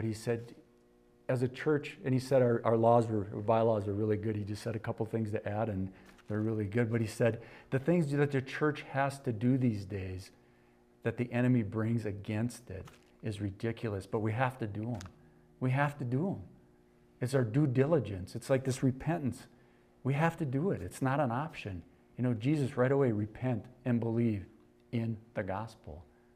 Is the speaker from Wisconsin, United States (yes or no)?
yes; Wisconsin, United States; born there; also born or lived in Minnesota; I said, I was born in Wisconsin, lived in Minnesota.